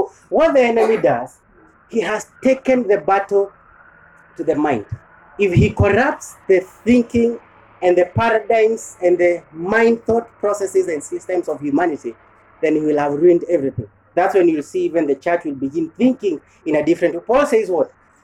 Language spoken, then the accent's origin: English; Kikuyu, Kiambu County, Kenya; born there; I said, well, I was born in Kikuyu, but I'm not a Kikuyu. I don't subscribe to what they believe in.